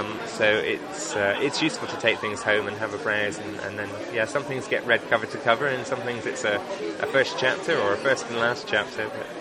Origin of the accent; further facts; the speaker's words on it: Spinningdale, Scotland, United Kingdom; That's home for me. So I'm from Spinningdale.